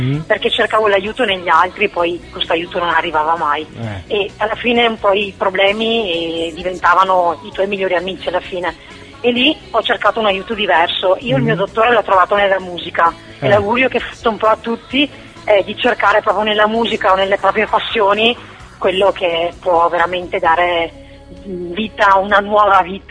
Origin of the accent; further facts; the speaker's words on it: Veneto, Italy; Io sono dalla provincia di Vicenza, quindi mi muovo un po' nel Veneto